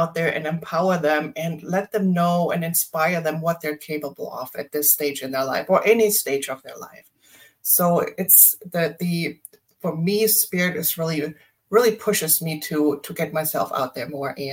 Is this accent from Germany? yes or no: yes; Germany; moved away; I was born and raised in Germany. I have been in this beautiful country for about 25 years.